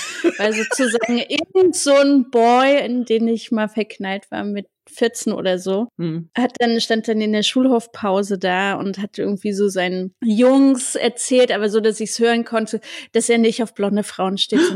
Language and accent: German; East Germany, Germany; Mhm, voll. Meine Heimat.